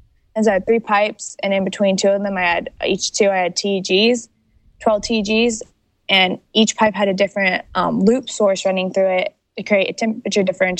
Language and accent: English; Peyton, Colorado, United States; I'm 18 years old. I'm from Peony, Colorado, and I'm a senior this year.